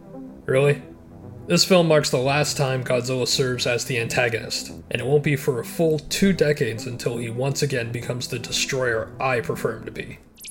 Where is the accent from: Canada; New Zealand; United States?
Canada; I am your Canadian kaiju